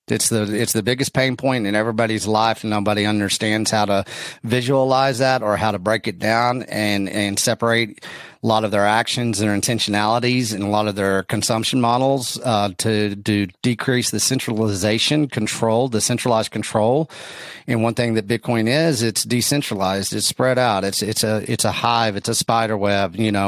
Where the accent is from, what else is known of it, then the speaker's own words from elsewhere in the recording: Texas, United States; a little bit about my history is I'm from West Texas. I'm kind of a rough and tumble guy.